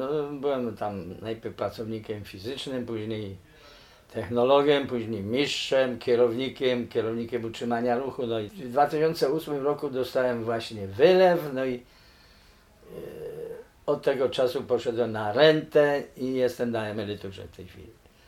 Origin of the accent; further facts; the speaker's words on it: Sułkowice, Lesser Poland, Poland; rocznik 1952. Mieszkam w Sułkowicach od urodzenia.